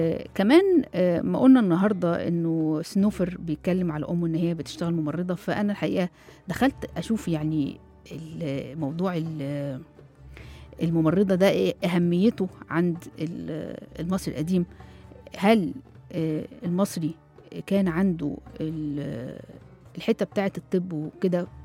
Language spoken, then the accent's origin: Arabic; Egypt; لكن استخداماتنا ليها كمصريين مختلفة